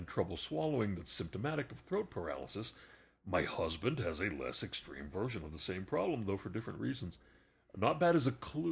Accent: Northeast, United States; I grew up in the Northeast as a young child.

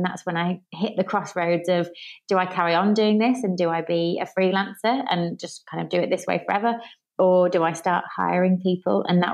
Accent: Birmingham, West Midlands, United Kingdom; born and raised in Birmingham. I just turned 30 and then Birmingham's my base camp

